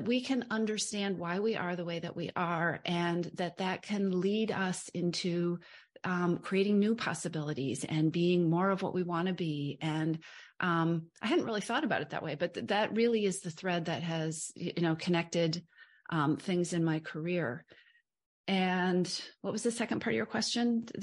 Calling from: Bellingham, Washington, United States; Perfect. I'm joining you from Bellingham, Washington. So if you are in the United States and you drive west until you can't, west until you can't go any farther and north until you can't go any farther, that's pretty much where I am.

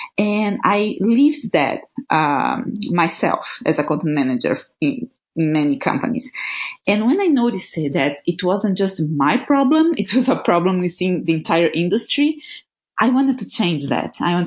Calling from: Florianópolis, Santa Catarina, Brazil; I'm calling from Content Tools house. It's we are in Floripa, Brazil. It's a small island on South Brazil, surrounded by more than 40 beaches

